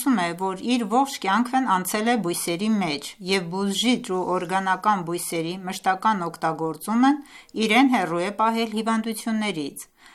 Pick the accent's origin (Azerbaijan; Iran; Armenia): Iran; Khorasan; Ես ծնվել եմ Խորասան նահանգի հարավային քաղաքներից մեկում. Ես մեծացել եմ այն տանը, որտեղ հոսում էր քահրիզի մաքուր ջուրը